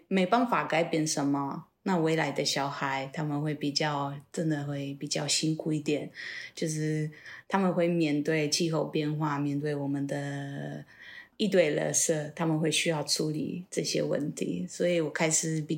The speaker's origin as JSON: {"language": "Chinese", "country": "Poland", "second_language": "Chinese", "moved": "as an adult", "lives_now": "Taiwan", "said": "然后我是来自波兰，主要是已经在台湾快8年了，第一次2012年来台湾，然后那时候我是交换生而已，但是因为很喜欢这里，我就先继续在台湾读书，然后找工作，最后因为爱情我留下来。"}